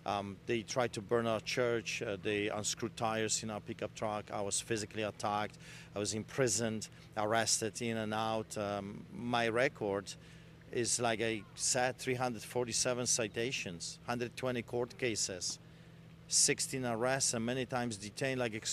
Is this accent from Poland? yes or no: yes; Poland; when I was growing up in Poland